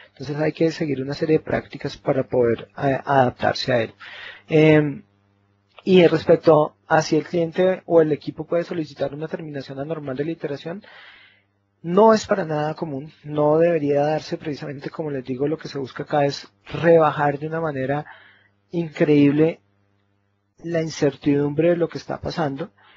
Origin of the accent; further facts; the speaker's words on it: Colombia; Yo soy colombiano, acá en Colombia nosotros tenemos organizaciones bastante grandes